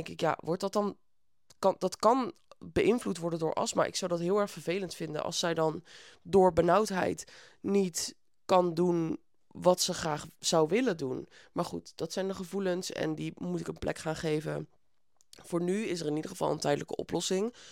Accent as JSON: {"language": "Dutch", "town": "Etten-Leur", "region": "North Brabant", "country": "Netherlands", "said": "Ik kom uit Etten-Leur. Ja, dat is bij Breda, dat is helemaal in het zuiden."}